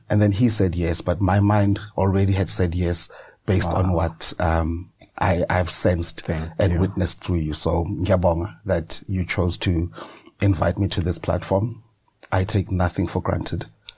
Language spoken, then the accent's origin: English; Soweto, Gauteng, South Africa; I was born in Soweto, Rockville, to be precise. I lived there with my mom, my dad, my uncle, Putimshin, Usis Lucia, and my brother, Utsepo.